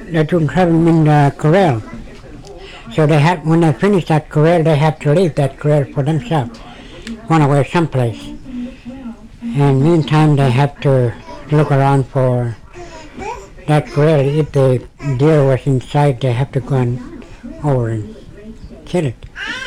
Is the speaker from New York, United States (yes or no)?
no; Barrow, Alaska, United States; I was born up in Inland, somewhere up Inland. I don't know where, just exactly where. But I was raised up in Barrow.